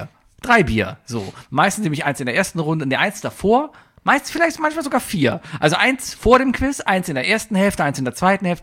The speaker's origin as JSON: {"language": "German", "town": "Cologne", "region": "North Rhine-Westphalia", "country": "Germany", "tie": "born or raised there", "said": "Ja, aber ich bin Kölner Stadtkind."}